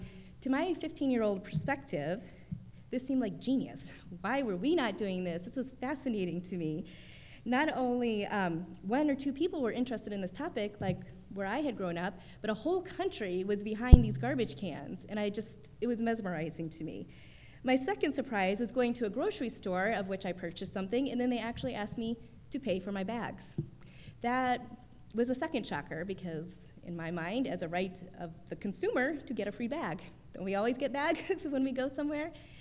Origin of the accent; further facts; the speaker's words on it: Iowa, United States; Perhaps it was because growing up in Iowa, I was constantly deluged with weather reports and how it would affect the corn crops.